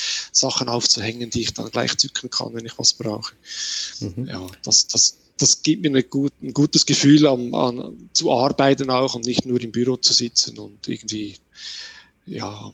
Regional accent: Switzerland; Bei uns in der Schweiz nehmen wir das ein bisschen lockerer.

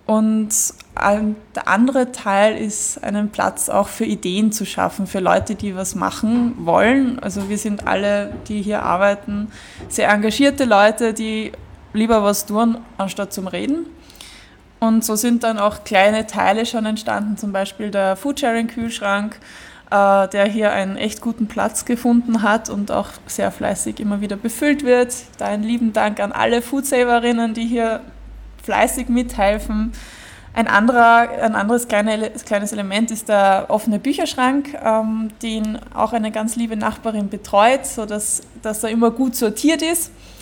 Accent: Gersthof, Vienna, Austria; Genau, also wir kennen Gersthof, wir sind alle aus Gersthof und wir wissen um die Gegebenheiten dieser Ecke hier

